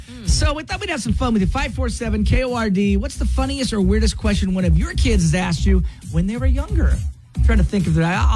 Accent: Washington, United States; Growing up in the Northwest, growing up in Washington State, those things were everywhere.

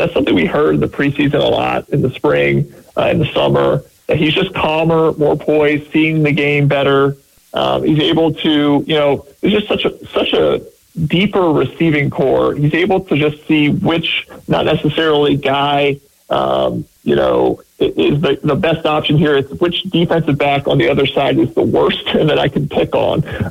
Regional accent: New Jersey, United States; I mean, honestly, I'm from Jersey, so probably a little bit more of a Dunkin' guy.

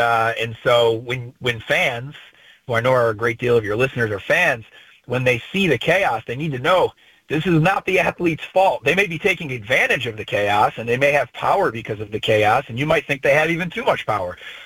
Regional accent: Syracuse, New York, United States; now in Birmingham, United States; But we're both from upstate New York. You know, I'm from Syracuse.

